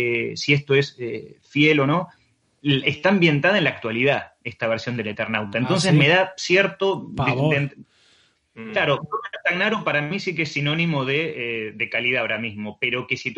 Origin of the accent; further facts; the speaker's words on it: Argentina; moved away; como yo me fui de muy joven de Argentina, ya la conocí de más grande.